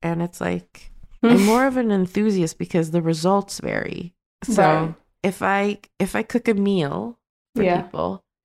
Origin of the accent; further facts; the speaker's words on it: Sweden; I grew up in Sweden.